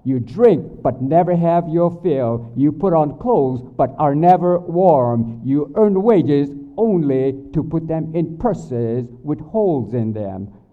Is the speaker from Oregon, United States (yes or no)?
no; Hilo, Hawaii, United States; also born or lived in California; I consider California my home, even though I was born and raised in Hilo.